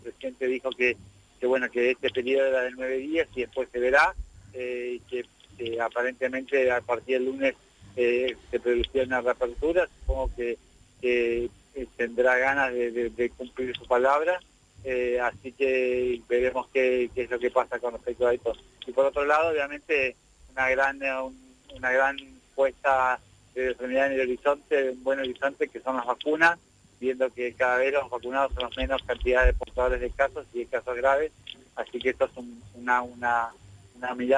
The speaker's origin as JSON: {"language": "Spanish", "town": "Paraná", "region": "Entre Ríos", "country": "Argentina", "said": "yo soy de Paraná"}